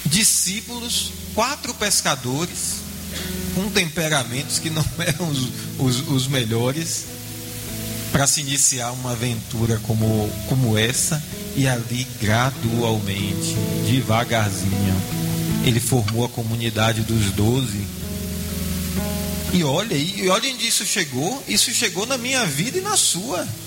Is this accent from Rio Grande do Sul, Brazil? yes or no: no; São Sebastião do Passé, Bahia, Brazil; muito menor do que São Sebastião do Passé, a cidade de onde eu venho